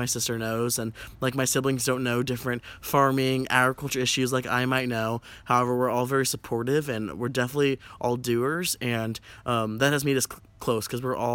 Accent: Tracy, California, United States; also born or lived in Hayward; So we then moved to Tracy, California. And since then, in 2004, I believe, we've lived ther

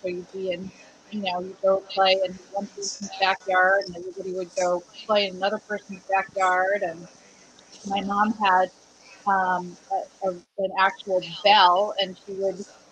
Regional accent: Coventry, Connecticut, United States; also born or lived in Mansfield; I grew up in Connecticut, in rural Connecticut, in first in Coventry and then in Mansfield. My home in Coventry was very idyllic in my eyes.

